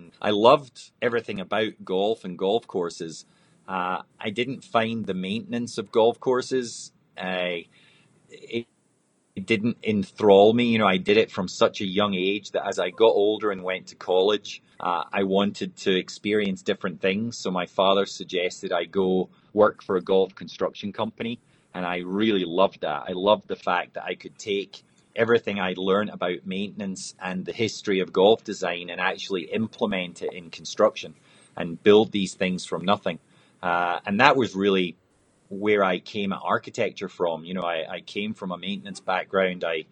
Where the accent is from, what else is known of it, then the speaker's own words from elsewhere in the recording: Scotland, United Kingdom; Well, I was born and raised in Scotland